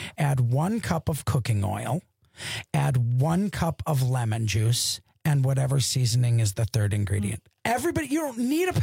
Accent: Wisconsin, United States; I'm from Wisconsin, so

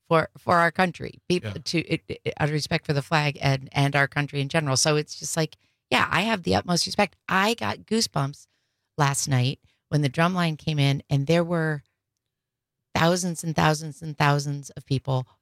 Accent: Canada; because I'm Canadian and I'm a dual citizen.

